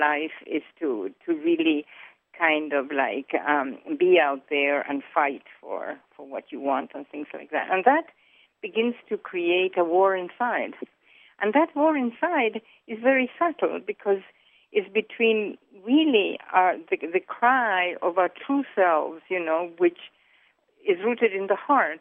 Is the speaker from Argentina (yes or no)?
yes; Argentina; I know from my own history, you know, like growing up in Argentina and going through the dirty war, what we call there.